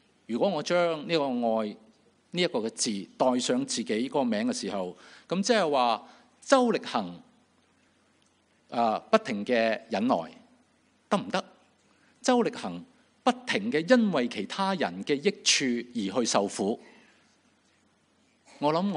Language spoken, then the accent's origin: Cantonese; China; 我哋中國人講得好好